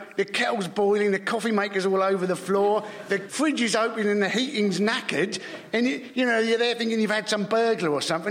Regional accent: South West England, United Kingdom; You know, I grew up in Cornwall, and there we regarded anybody from Devon as an immigrant.

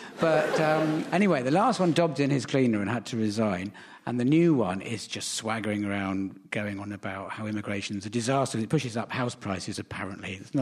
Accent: South East England, United Kingdom; I'm from Surrey. I was a migrant. I was forced to leave Surrey.

